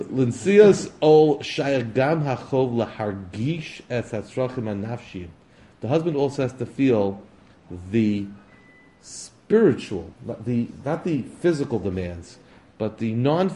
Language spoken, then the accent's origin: English; Brooklyn, New York, United States; But, you know, I grew up in Brooklyn. Everybody went to the park.